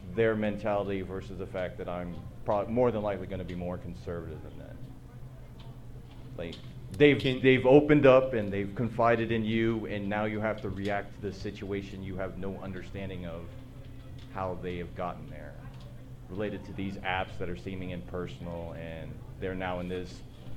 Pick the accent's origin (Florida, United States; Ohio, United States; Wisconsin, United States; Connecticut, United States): Florida, United States; I'm from Florida by the bases, so I'm obviously going to be jaded by certain aspects of being around military bases.